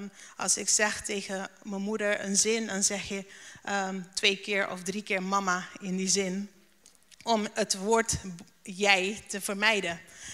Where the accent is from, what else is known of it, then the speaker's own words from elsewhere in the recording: Curaçao; Ik ben zelf opgegroeid in Curaçao. Ik heb twee broers.